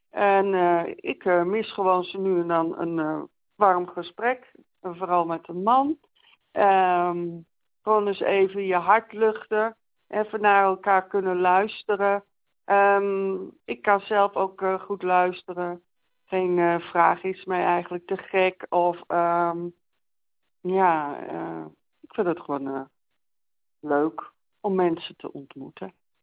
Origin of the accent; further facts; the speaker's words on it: North Holland, Netherlands; Ik kom uit de omgeving van Amsterdam en ik ben 49 jaar oud.